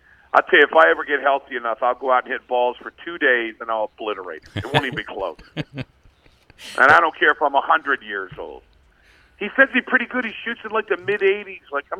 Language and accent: English; Maryland, United States; Yeah, my home state of Maryland, boy, that's a beautiful course